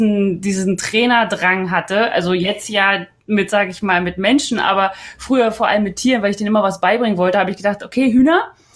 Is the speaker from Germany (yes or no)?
yes; Potsdam, Brandenburg, Germany; weil ich komme ja aus Potsdam und da konnte ich bei meinen Eltern wohnen.